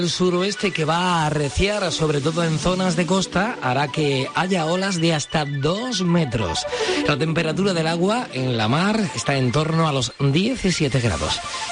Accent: Almería, Andalusia, Spain; Los almerienses somos los andaluces más desconfiados.

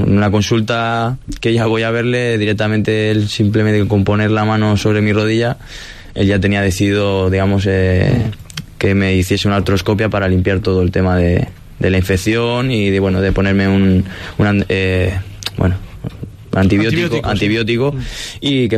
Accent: Palencia, Castile and León, Spain; born there; Palencia, que es mi ciudad natal

